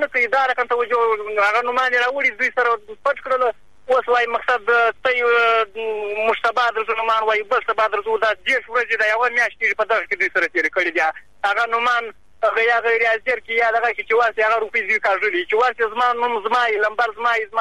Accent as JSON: {"language": "Pashto", "region": "Badghis", "country": "Afghanistan", "moved": "yes", "lives_now": "Herat, Afghanistan", "said": "موږ دلته مهاجر یو. بېجا شوده د ولایت د بادغیس راغلی یو د مرغاز ولسوالۍ دلته دا یو نیم کال کېږي موږ دلته پراته یو."}